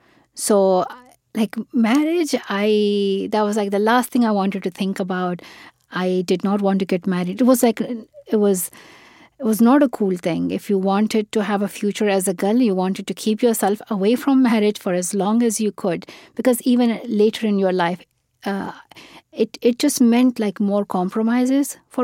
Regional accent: Pakistan; growing up in Pakistan, we had not heard about therapy and mental health

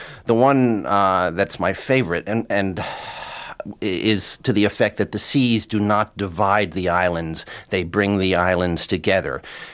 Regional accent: United States; Yes, I'm an American, and I felt no conflict at all.

